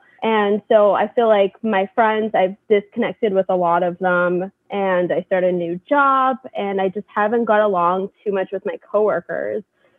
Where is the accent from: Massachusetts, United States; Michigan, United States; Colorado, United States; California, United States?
California, United States; Like I came from California. They're all from New York. It's very different.